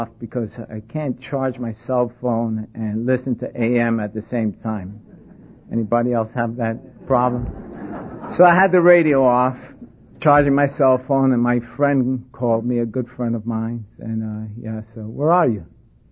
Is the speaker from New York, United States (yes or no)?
yes; New York City, New York, United States; I grew up in the Bronx, not in Jersey.